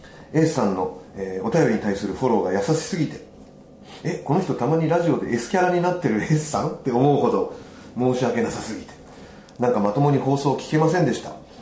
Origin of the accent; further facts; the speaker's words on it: Hiroshima, Japan; accent: Hiroshima dialect; だって私のお便りやたら広島弁が目立つだけの馬鹿げた話だったから